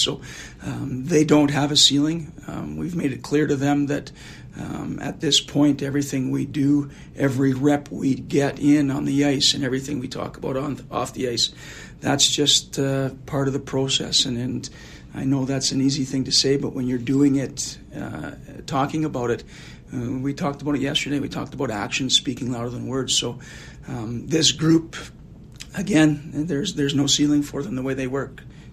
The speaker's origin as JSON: {"language": "English", "town": "Flin Flon", "region": "Manitoba", "country": "Canada", "also_born_or_lived": "Saskatoon", "said": "As a young kid, I'm from Flint Flon, Manitoba, and then into Saskatoon, Saskatchewan."}